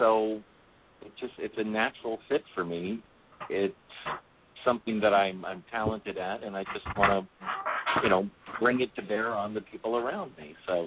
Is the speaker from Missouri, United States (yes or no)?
no; West Palm Beach, Florida, United States; whether it was, you know, where I grew up in West Palm Beach or Boynton Beach or wherever you happen to be